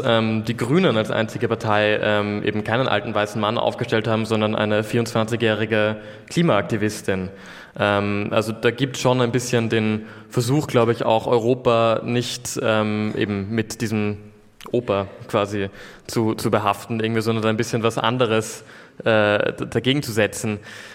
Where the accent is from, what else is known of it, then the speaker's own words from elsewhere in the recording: Austria; also bei uns in Österreich gibt es fünf Parlamentsparteien